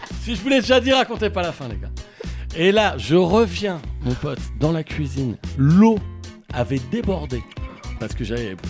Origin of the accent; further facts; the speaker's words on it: Béziers, Occitanie, France; born there; je suis né à Béziers et tout ça.